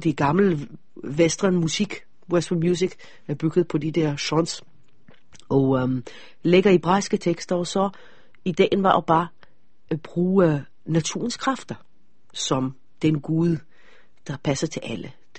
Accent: Israel; Så jeg må ikke sige, at jeg kommer fra Israel.

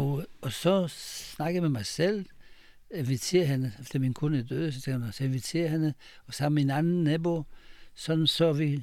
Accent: Israel; now in Denmark; Jeg kommer fra Israel, den gang, der var mange år siden.

